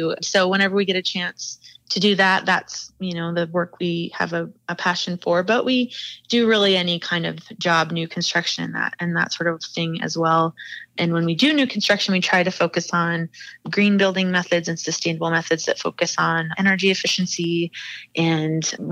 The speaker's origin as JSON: {"language": "English", "town": "Billings", "region": "Montana", "country": "United States", "tie": "born or raised there", "also_born_or_lived": "Sidney", "said": "I've lived in Billings pretty much my whole life. I was born in Sydney, Montana, but raised in Billings."}